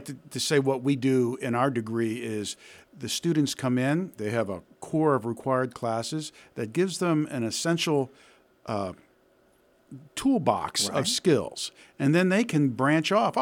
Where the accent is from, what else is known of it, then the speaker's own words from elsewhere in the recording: Connecticut, United States; now in Oklahoma, United States; Sure. I grew up in Connecticut.